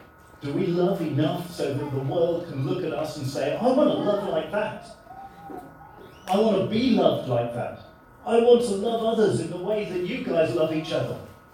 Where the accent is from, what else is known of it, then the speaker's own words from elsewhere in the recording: England, United Kingdom; which is a really difficult thing to say for most of us because we're English.